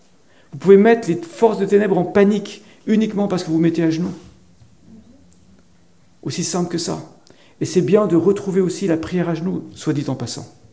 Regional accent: France; now in Switzerland; J'ai fait l'armée en Suisse, parce que je suis d'origine suisse. … quand j'étais petit, en France, parce que j'habitais en France.

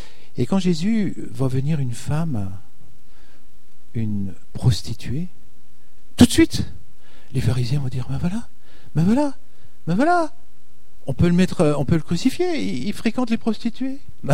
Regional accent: France; Alors on lui disait, mais nous, on est français.

